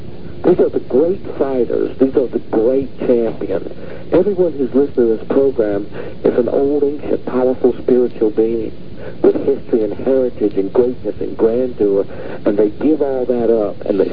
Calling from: Minneapolis, Minnesota, United States; From Minneapolis, right?

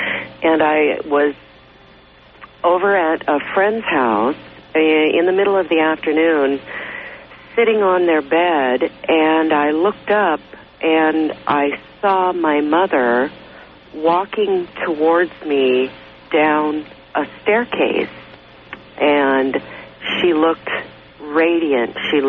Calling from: Enumclaw, Washington, United States; I'm calling from Enumclaw, Washington.

